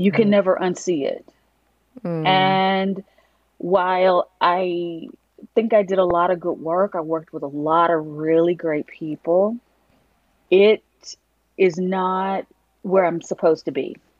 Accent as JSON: {"language": "English", "town": "Atlanta", "region": "Georgia", "country": "United States", "said": "Well, I'm from Atlanta"}